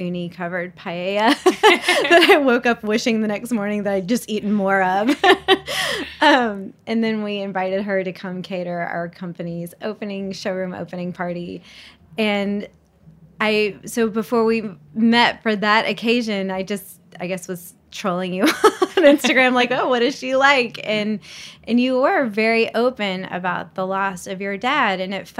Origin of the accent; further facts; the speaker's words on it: Southern United States, United States; I grew up in the South, and I think especially as a girl growing up in the South, you're just kind of raised to make other people feel comfortable all the time.